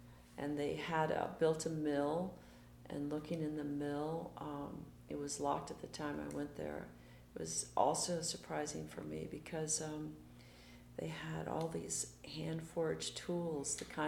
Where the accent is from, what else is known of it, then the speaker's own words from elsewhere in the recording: Walterboro, South Carolina, United States; born there; Okay, I was born in Walterboro, South Carolina.